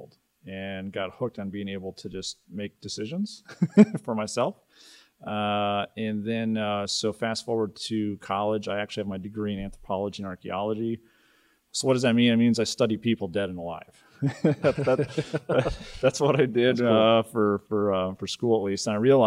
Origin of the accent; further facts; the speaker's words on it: Ireland; born there; I'm a dual citizen since I was born in Ireland.